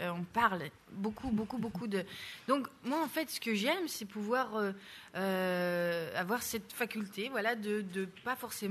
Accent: Belgium; Ou est-ce que c'est parce qu'on est belge, je ne sais pas

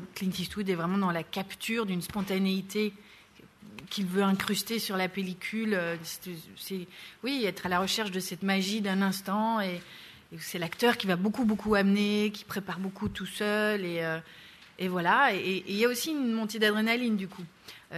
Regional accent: Belgium; Ou est-ce que c'est parce qu'on est belge, je ne sais pas

